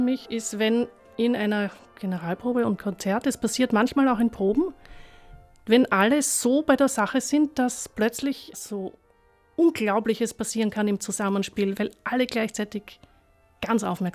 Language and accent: German; Vienna, Austria; Ich spiele Geige. Ich komme aus Wien